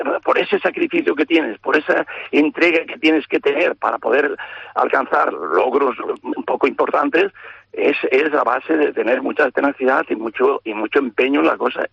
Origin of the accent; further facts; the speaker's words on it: Spain; Soy el único español de momento que ha sido entrenador.